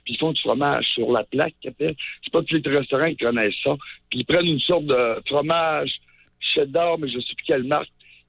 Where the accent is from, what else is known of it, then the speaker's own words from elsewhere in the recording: Chicoutimi, Quebec, Canada; je viens de Chicoutimi.